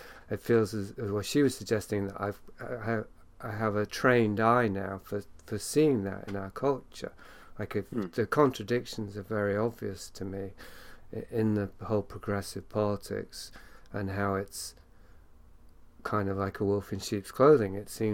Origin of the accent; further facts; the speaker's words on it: Yorkshire and the Humber, United Kingdom; I'm from Yorkshire, England, and I was raised by what I now think of as kind of closet aristocracy.